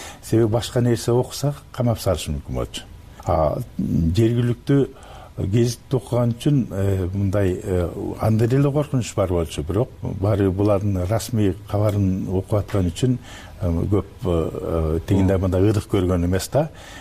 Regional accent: Naryn, Naryn Region, Kyrgyzstan; Нарын шаарында №1 токтобол атындагы мектепте окуп жүргөндө

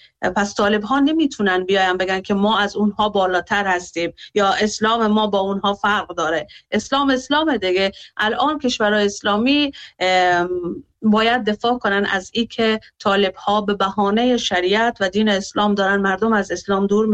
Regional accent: Afghanistan; من به عنوان یک افغانستانی دلم برای کشورم میسوزه،

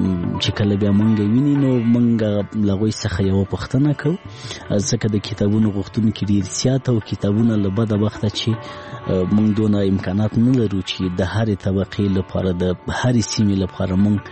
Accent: Laghman, Afghanistan; زه په لغمان کې پیدا شوم، په لغمان کې را لوی شوم، ښوونځی مې په لغمان کې لوستې

